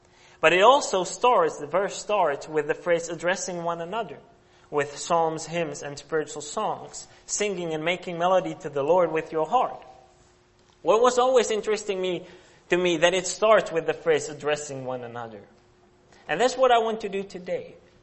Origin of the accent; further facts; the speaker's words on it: Czechia; English is a second language; I come from a country called Czech Republic, which is in the middle of Europe, and that's where I grew up.